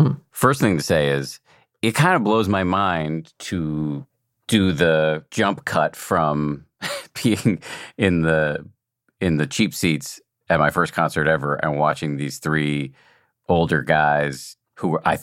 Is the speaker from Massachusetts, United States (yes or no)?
yes; Boston, Massachusetts, United States; I was from Boston, but when I would come to New York City, I would make my mom take me down onto the subway platform